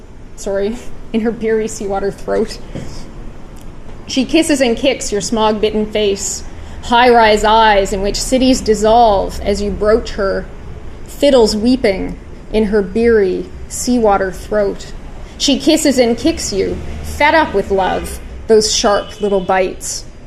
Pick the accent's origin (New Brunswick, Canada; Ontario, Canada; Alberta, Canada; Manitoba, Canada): Ontario, Canada; I'm also a bit of an outsider because I grew up in Ontario, and you're from away.